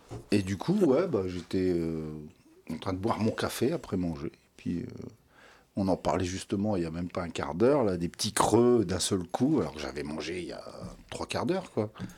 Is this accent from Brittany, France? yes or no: no; Hauts-de-France, France; Moi, je viens du Pas-de-Calais, donc.